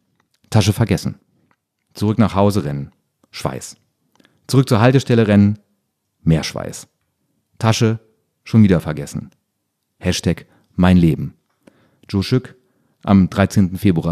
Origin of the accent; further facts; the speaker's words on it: North Rhine-Westphalia, Germany; Ich bin Ostwestfale